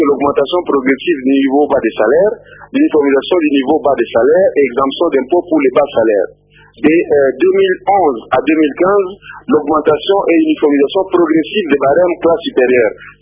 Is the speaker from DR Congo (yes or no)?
yes; Katanga, DR Congo; moi je viens du Katanga, je suis arrivé à Goma hier